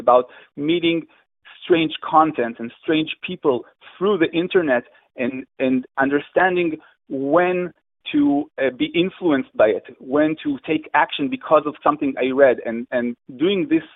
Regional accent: Israel; I'm 45 years old. I'm from Israel

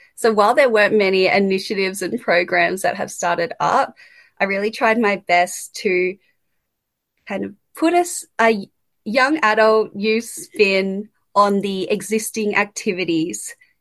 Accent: Canberra, Australian Capital Territory, Australia; I'm a very proud Filipino. I was born and raised in Canberra

